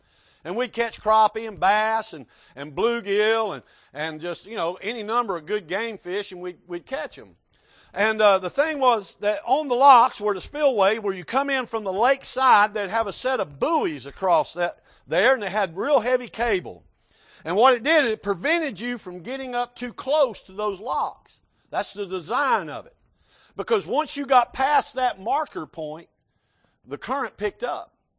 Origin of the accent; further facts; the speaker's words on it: Florida, United States; but I grew up in Florida, and we had a thing, what we call was drift fishing.